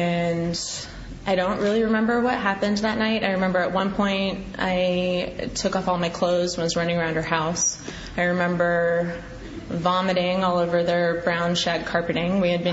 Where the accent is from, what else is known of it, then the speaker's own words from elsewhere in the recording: California, United States; I grew up in California, in the Bay Area.